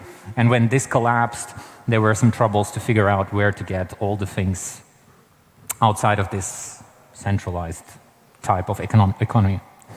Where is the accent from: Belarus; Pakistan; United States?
Belarus; English is a second language; I am an activist from Belarus